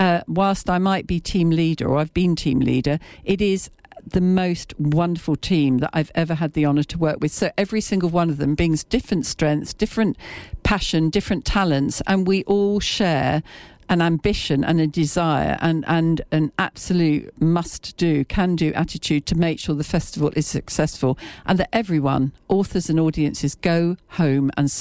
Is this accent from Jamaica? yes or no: no; Cambridge, East of England, United Kingdom; Well, I was born in Cambridge and grew up here in the 50s